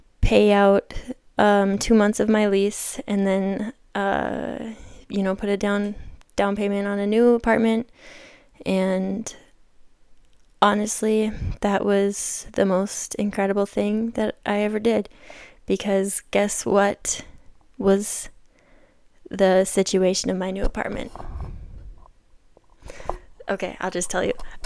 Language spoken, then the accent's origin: English; Minnesota, United States; And otherwise, I am born and raised in Minnesota, a small town girl.